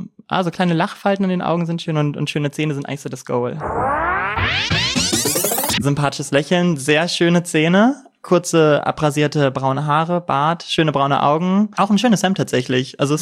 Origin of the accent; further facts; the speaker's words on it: Goslar, Lower Saxony, Germany; Aus dem Harz, Goslar, also Niedersachsen.